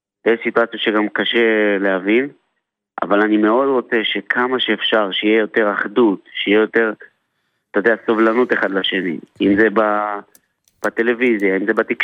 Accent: Jerusalem, Jerusalem District, Israel; קודם כל אנחנו ירושלמים.

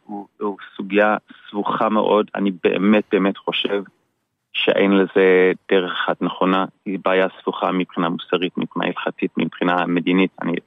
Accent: South Africa; חיות, אני בא מדרום אפריקה, אנחנו מכירים את הג'ונגל וחיה של החיות.

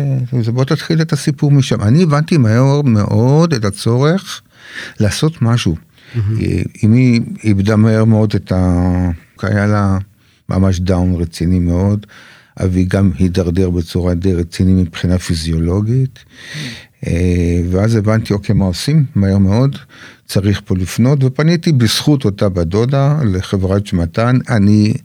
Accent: Holon, Tel Aviv District, Israel; now in Givatayim, Israel; אני גדלתי בחולון. גדלתי בחולון, אבל מהר מאוד עזבתי את לטובת העיר הגדולה. אני אוהב את העיר הגדולה. אני גר היום בגבעתיים.

